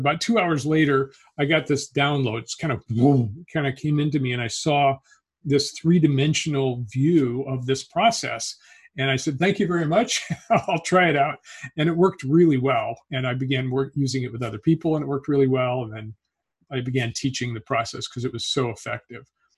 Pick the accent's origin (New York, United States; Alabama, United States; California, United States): California, United States; Petaluma; I'm from Petaluma, California. I'm in the Sonoma County area.